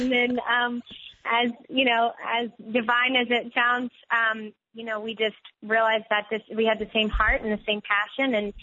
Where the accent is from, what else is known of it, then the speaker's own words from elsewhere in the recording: Louisiana, United States; and I'm from Louisiana, and I was like, oh, we need flatland.